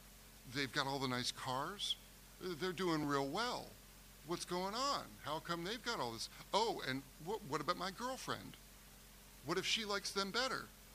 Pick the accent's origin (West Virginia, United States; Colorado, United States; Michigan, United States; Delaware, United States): Delaware, United States; I am literally from like almost one county over, northern Delaware to Lancaster County, Pennsylvania.